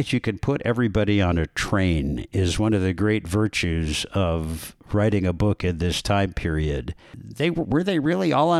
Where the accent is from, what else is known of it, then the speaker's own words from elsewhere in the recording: California, United States; I grew up in California.